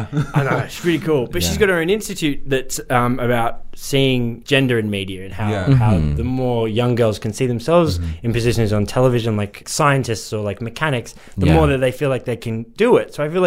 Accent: London, United Kingdom; I grew up in South London in the UK

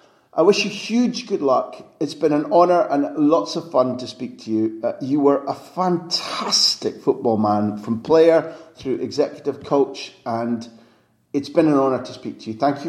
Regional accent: Scotland, United Kingdom; and I'm Scottish, so you wouldn't be surprised of me asking this

